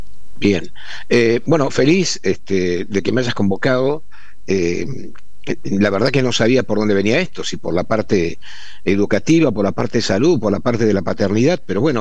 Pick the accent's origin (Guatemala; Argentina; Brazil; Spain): Argentina; Santa Fe; yo uh-huh. nací en Santa Fe, estudiamos afuera, María Laura estudió en Rosario, yo estudié en Córdoba. Uh-huh. Y los dos volvimos a Santa Fe.